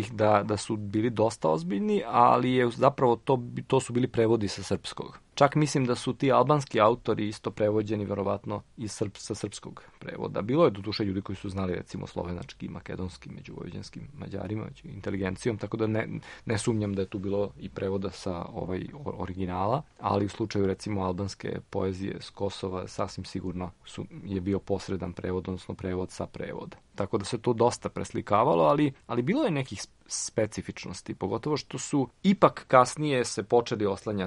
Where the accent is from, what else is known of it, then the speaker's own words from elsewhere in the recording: Senta, Vojvodina, Serbia; iz mesta odakle sam ja, iz Sente, odnosno iz jednog mesta pored Sente, Gornjeg Brega